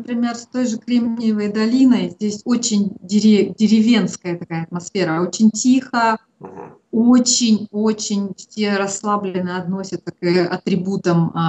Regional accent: Irkutsk, Irkutsk Oblast, Russia; moved away as an adult; also born or lived in Moscow; now in United States; Я родилась в Иркутске, первые 20 лет жизни там жила, а потом уже до переезда в Америку мы жили в Москве.

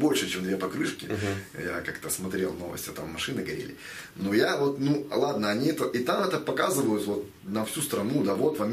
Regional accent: Russia; С России.

